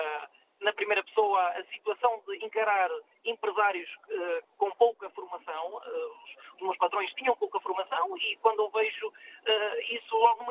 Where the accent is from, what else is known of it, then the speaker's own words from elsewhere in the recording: Viseu, Portugal; Eu sou de Viseu, natural de Viseu